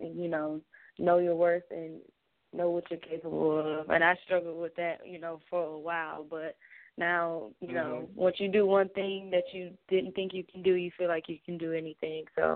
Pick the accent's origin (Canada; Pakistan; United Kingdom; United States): United States; New York; now in Atlanta, United States; Okay, I am from upstate New York. A lot of people may have heard of Buffalo, Niagara Falls area. I've been in Atlanta for about 6 years now